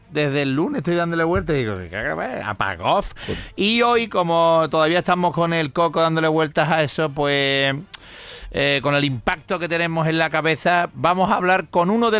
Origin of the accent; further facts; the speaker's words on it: Bilbao, Basque Country, Spain; ¿Qué papel voy a tener si soy de Bilbao, la hostia?